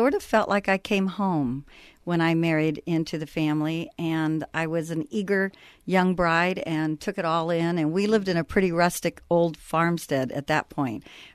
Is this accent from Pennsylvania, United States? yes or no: no; California, United States; I was raised in the Bay Area. Went to school in Chico, met my husband, and moved up to the ranch.